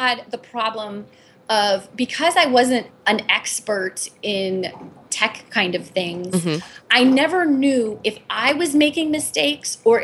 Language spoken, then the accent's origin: English; Orlando, Florida, United States; I come from Orlando. That's where I grew up.